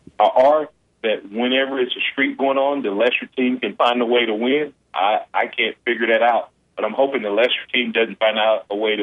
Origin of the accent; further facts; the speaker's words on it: Alabama, United States; To me, it's the pinnacle of sports for a kid growing up in Alabama, was to run out for the Crimson Tide.